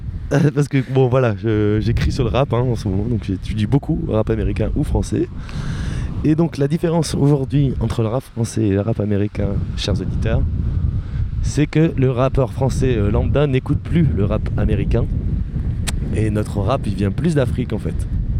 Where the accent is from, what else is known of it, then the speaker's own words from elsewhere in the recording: Lille, Hauts-de-France, France; Putain, et ça se voit pas à ma gueule que je suis lillois, putain.